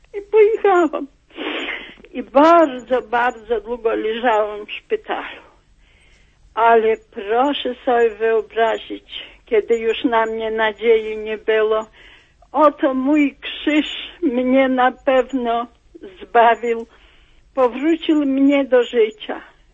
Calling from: Jelcz-Laskowice, Lower Silesian Voivodeship, Poland; Jestem z Jelcza Laskowic.

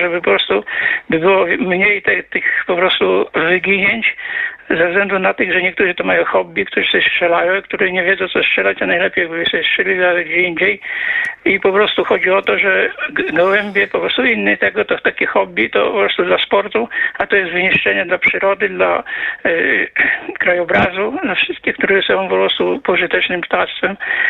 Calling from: Żukowo, Masovian Voivodeship, Poland

